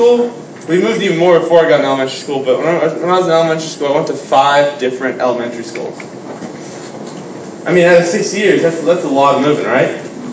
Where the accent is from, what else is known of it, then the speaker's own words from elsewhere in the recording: Pittsburgh, Pennsylvania, United States; Let me just start off by telling you a little about myself. I'm from Pittsburgh.